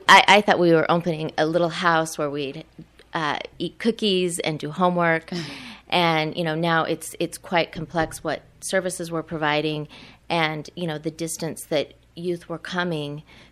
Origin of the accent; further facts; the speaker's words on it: Orem, Utah, United States; I grew up in Orem, and I was a very conservative individual